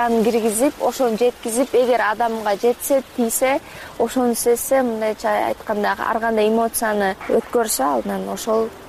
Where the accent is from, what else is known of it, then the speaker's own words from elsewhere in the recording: Artux, Xinjiang, China; Кичинекей кезимде Артышта жашаганбыз, болсо ошол Кызыл Суу автоном районунда. Кичинекей балалык кезим ошол жактан өскөндөй